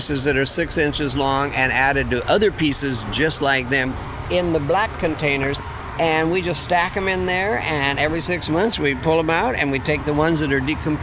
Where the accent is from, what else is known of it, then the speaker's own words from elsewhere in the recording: Midwest, United States; Again, I'm from the Midwest, and I do not like collards.